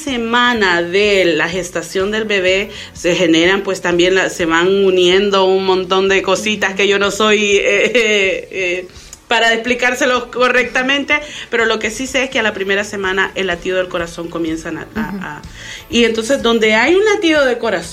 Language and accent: Spanish; El Salvador; aunque en mi país, El Salvador, no está totalmente legalizado